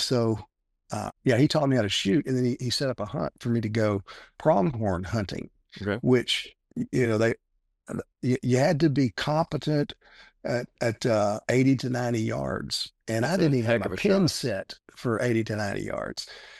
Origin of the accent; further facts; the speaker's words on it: Texas, United States; I grew up in Texas and I'd always heard about it, never thought I'd set foot on it.